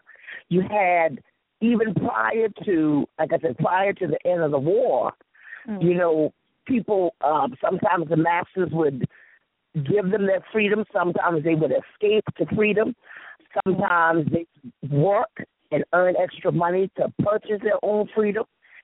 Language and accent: English; Lady's Island, South Carolina, United States; I grew up on Lady Island. So I said, yeah. You know, I'm thinking they've been in South Carolina.